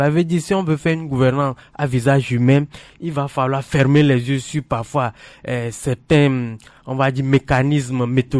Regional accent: Togo; ça fait quand même mal en tant que Togolais d'entendre qu'au Bénin, au Burkina, c'est pas de la comparaison, mais c'est des faits

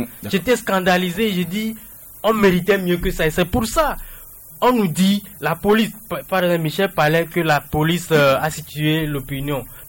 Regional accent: Togo; En tant que Togolais, j'étais fouetté dans mon orgueil d'être Togolais. Quand il parlait avec des termes tout crus de mon pays

